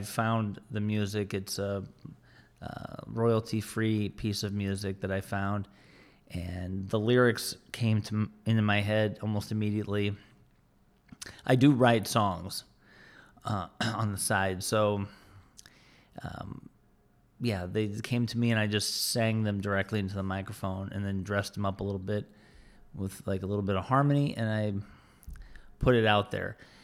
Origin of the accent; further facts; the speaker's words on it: United States; as an American, I am sorry, and I am embarrassed, okay, about the way my country has been acting